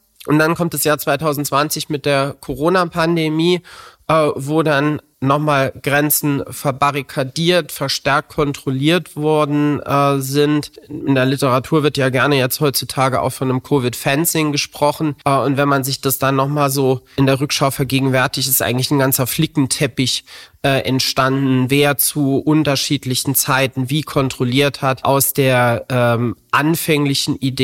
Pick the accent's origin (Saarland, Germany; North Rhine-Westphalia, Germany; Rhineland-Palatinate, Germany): Saarland, Germany; Merzig; Ich bin in Merzig im Saarland groß geworden, am Wochenende durchaus mal nach Frankreich gefahren mit meinem Papa zum Baguette kaufen.